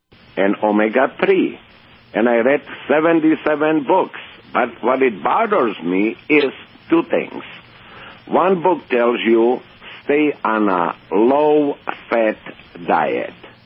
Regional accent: Czechia; English is a second language; now in United States; I'm from Czechoslovakia originally, so, you know, a lot of vegetables, no flour

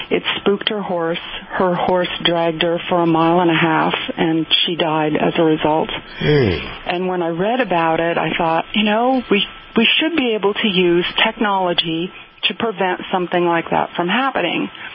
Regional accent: Vermont, United States; You know, we would go across the pastures, because I'm from Vermont, so I'm from a big dairy state.

